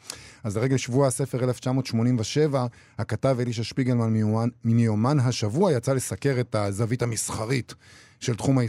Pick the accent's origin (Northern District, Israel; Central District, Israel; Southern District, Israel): Central District, Israel; Rehovot; אני זוכר את זה, אני גדלתי ברחובות, זה מאוד סמוך לגבעת ברנר